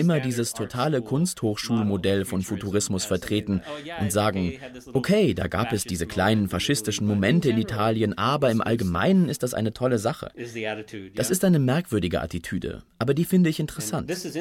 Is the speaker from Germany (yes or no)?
no; Springfield, Missouri, United States; also born or lived in Minnesota; Ich wurde in Minnesota geboren und dann zogen wir nach Springfield in Missouri. Meine Familie lebt dort immer noch und ich betrachte es als meine Heimat. Wir kamen also ursprünglich aus dem Norden, Yankees würde man sagen, und zogen dann in den Süden.